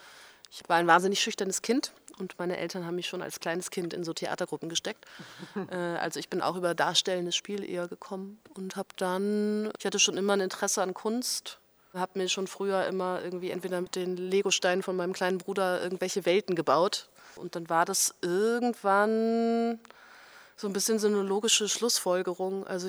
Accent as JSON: {"language": "German", "region": "Hamburg", "country": "Germany", "tie": "born there", "said": "Aus Hamburg."}